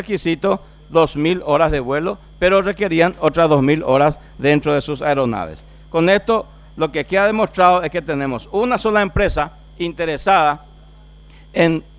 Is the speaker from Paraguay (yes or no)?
yes; Paraguay; al valor que tenemos que ofrecer a lo que somos capaces los paraguayos.